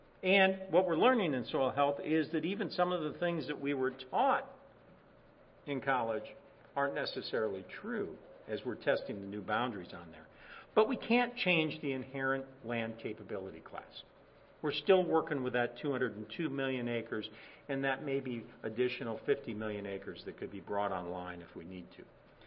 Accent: South Dakota, United States; Now, I'm a rancher from South Dakota.

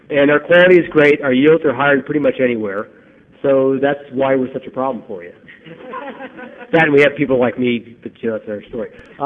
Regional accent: Pennsylvania, United States; also born or lived in Midwest; I mean, I grew up in Pennsylvania, and I spent a lot of time in the Midwest, and I moved here, and it was like I moved to another planet.

